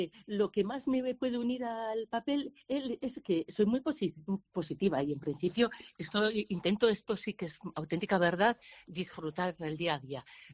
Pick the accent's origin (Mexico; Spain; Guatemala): Spain; Ondarroa, Basque Country